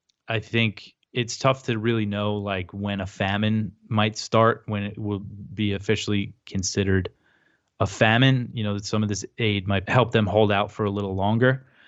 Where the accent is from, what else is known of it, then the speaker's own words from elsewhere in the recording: United States; I live in America, I'm an American who pays taxes